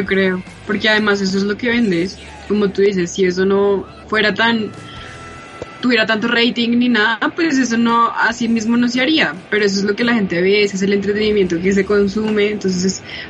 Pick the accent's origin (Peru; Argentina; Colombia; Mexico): Colombia; en que nosotros como colombianos, pensaría yo